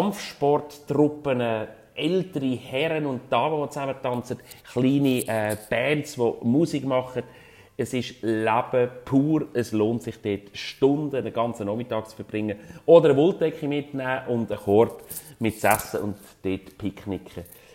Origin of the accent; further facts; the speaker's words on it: Switzerland; dass ich als Schweizer, der ein bisschen zurückhaltend bin und die Sprache nicht kann